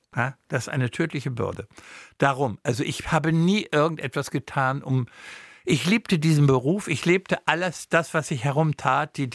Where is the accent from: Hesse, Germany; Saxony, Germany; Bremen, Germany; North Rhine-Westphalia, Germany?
Bremen, Germany; ich bin Bremer und irgendwie ist man in Bremen erzogen. Man bleibt dann doch ein gewisser Bremer.